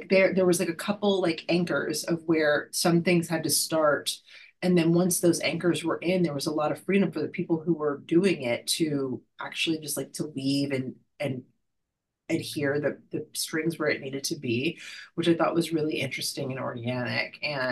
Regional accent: Texas, United States; forgive my pronunciation because I am Texan.

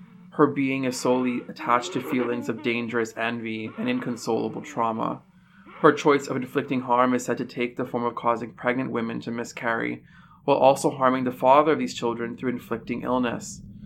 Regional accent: Canada; to like be born and raised in Canada.

